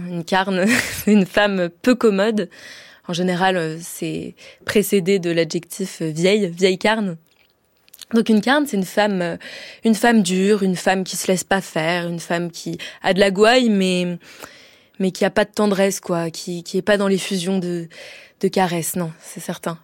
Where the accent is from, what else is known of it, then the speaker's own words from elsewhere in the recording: Marseille, Provence-Alpes-Côte d'Azur, France; Alors moi, quand j'ai grandi à Marseille